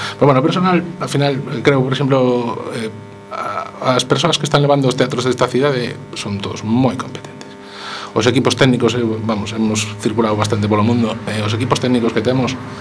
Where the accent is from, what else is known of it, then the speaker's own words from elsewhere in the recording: Galicia, Spain; Como buen galego, ¿no?